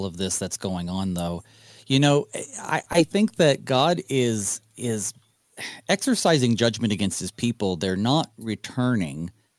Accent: North Carolina, United States; I'm from the Western North Carolina, but ironically, I like Eastern North Carolina barbecue better.

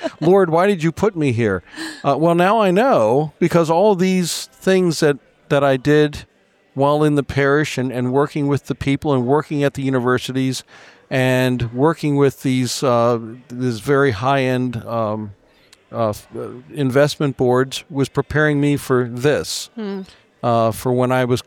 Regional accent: Baltimore, Maryland, United States; Home, I was born and bred in Balmer, Maryland. For the rest of you, that's Baltimore, Maryland.

